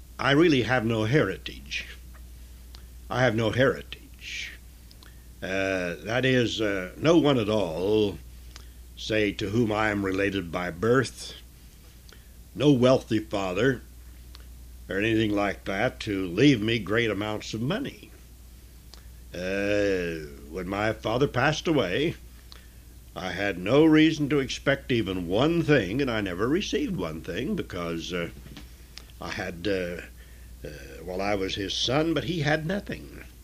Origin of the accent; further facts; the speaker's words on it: United States; it so happens that I'm an American. This country is my country.